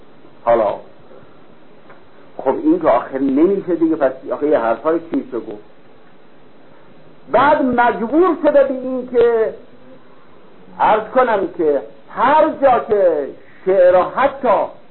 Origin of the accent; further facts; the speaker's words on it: Sari, Mazandaran, Iran; من خودم اهل ساری هستم، ساری ما دارال مومنین هست